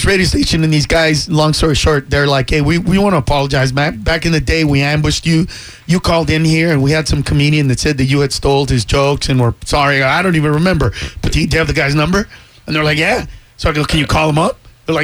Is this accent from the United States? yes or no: no; Honduras; I'm from Honduras, dude.